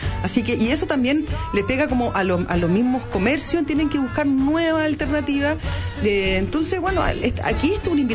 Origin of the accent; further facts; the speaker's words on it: Chile; Y nosotros como chilenos solamente somos capaces de reciclar el 8%